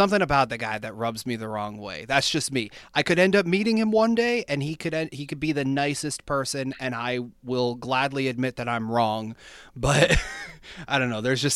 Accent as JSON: {"language": "English", "region": "Pennsylvania", "country": "United States", "said": "I believe he represents Pennsylvania, so that kind of gave me a little bit of a cheer because I'm from Pennsylvania."}